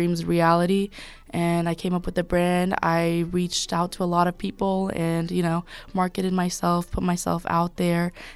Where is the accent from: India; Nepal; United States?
Nepal; I'm a refugee from Nepal, and I was kind of bullied my whole life for facial appearances or the way I looked or the way I sound.